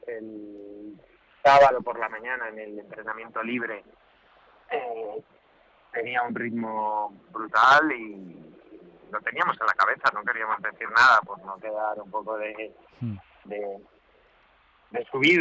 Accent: Madrid, Community of Madrid, Spain; Los dos somos de Madrid

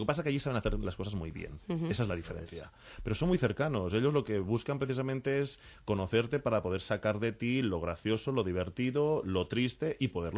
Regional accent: Barcelona, Catalonia, Spain; yo no me presenté en Barcelona yo soy de allí, de Barcelona.

